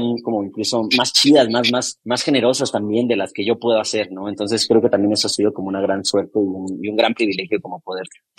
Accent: Saltillo, Coahuila, Mexico; yo soy de Saltillo, Coahuila, y acá es muy famoso el poeta Manuel Acuña, ¿no? Que es como el poeta.

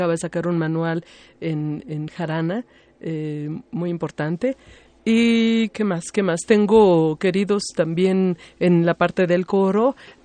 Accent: Mexico; moved away; Viene, bueno, de cuando yo me fui de México

